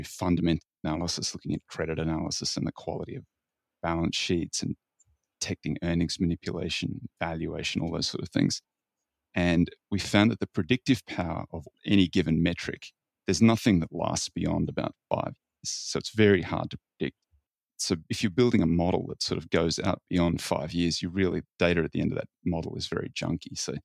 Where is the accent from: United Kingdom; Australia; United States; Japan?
Australia; Queensland; I want my Reds rugby in my hometown in Queensland to win